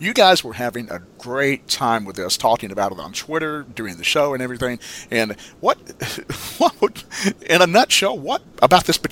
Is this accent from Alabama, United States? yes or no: yes; Huntsville, Alabama, United States; we have a girl that was on the show from my hometown of Huntsville, Alabama